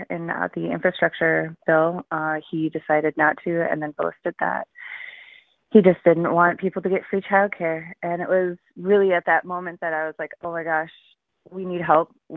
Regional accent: Merrill, Wisconsin, United States; born or raised there; also born or lived in Wausau, United States

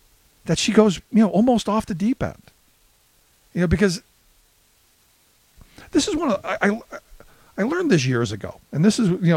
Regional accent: Ohio, United States; Where I grew up in Ohio, it was before 20.

